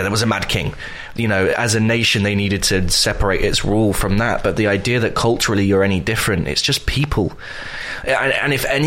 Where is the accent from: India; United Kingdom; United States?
United Kingdom; What's my favourite bits about being British?